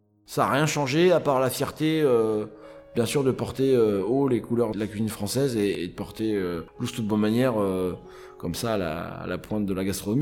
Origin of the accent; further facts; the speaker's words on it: Brittany, France; Donc je suis breton, ça je le revendique, hein, haut et fort